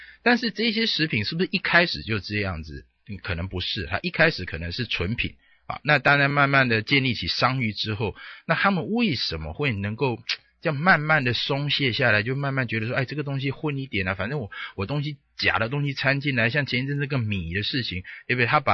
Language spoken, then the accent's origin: Chinese; Taiwan; 因为我今天来是来大义灭亲的，这个实在是我们台湾人才的，我们有才非常有资格来讲我们自己哪里不对